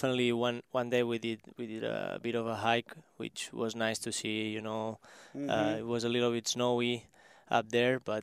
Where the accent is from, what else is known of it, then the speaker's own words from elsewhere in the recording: Catalonia, Spain; English is a second language; now in Orlando, United States; Yeah, so where I live is like an hour from Barcelona, but also an hour from the Pyrenees